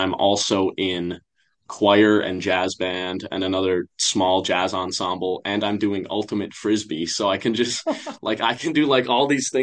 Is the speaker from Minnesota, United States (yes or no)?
yes; Northfield, Minnesota, United States; We're all from Northfield.